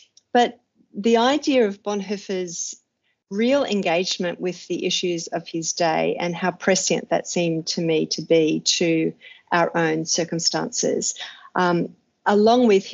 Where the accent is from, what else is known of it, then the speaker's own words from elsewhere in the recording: Australia; you can probably tell from my terrible accent that I'm Australian